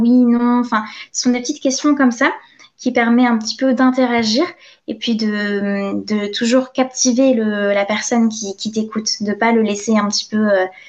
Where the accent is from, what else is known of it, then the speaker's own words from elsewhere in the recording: France; du coup j'habite en France, je suis française